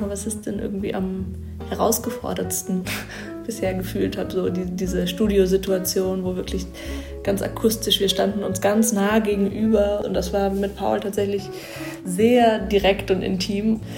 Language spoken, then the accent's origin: German; Karlsruhe, Baden-Württemberg, Germany; an der Musikschule in Karlsruhe, wo ich groß geworden bin.